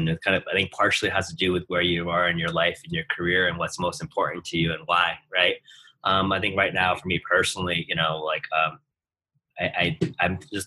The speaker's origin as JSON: {"language": "English", "country": "United States", "tie": "born or raised there", "said": "from as an Asian American and growing up in the United States right now, it's a really interesting and challenging identity, right?"}